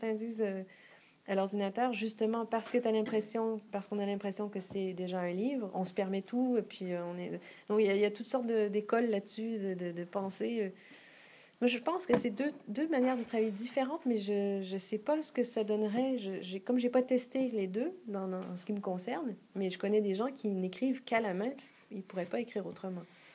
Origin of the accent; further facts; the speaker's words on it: Quebec, Canada; now in France; quand on est Québécois, on a l'impression qu'on est les Européens de l'Amérique.